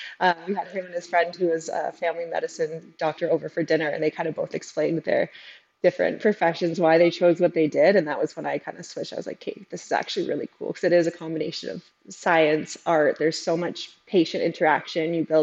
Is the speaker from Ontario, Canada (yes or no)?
yes; Ontario, Canada; I grew up small town in Northern Ontario